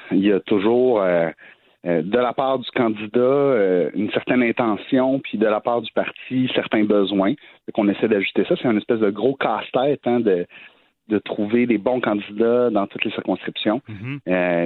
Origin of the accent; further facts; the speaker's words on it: Sainte-Agathe, Quebec, Canada; Comme je viens des Laurentides, je suis d'autant plus heureux d'avoir un comté dans les Laurentides.